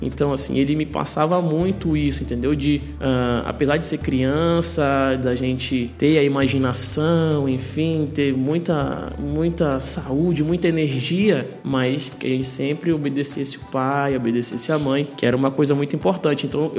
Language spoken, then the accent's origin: Portuguese; Belém, Pará, Brazil; Eu morei um tempo, boa parte da minha infância aqui em Belém.